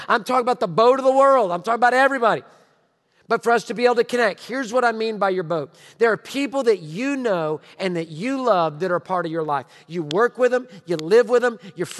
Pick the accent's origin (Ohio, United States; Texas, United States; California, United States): Texas, United States; Houston; I grew up in Houston, Texas, in Sharpstown, in A-Leaf.